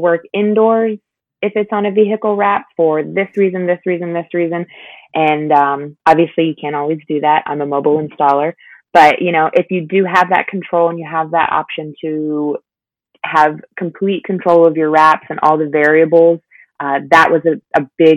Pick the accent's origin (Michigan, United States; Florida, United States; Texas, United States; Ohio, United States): Florida, United States; Tampa; now in Orlando, United States; Born and raised in Tampa, which is about an hour and a half west of Orlando. I've been in Orlando for about 5 years now, 6 years maybe.